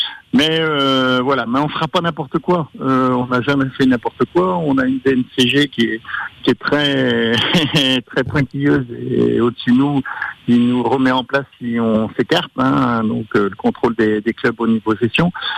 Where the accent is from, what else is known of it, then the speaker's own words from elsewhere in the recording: La Châtaigneraie, Pays de la Loire, France; born there; Moi je suis né à la Châtaigneraie, j'ai joué au foot à la Châtaigneraie. J'ai une entreprise aussi à la Châtaigneraie.